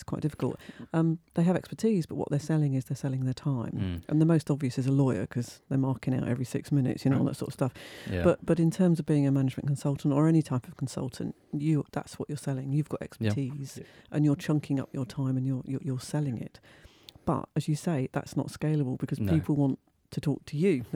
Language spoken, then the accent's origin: English; United Kingdom; That's because we're British. We like to downplay.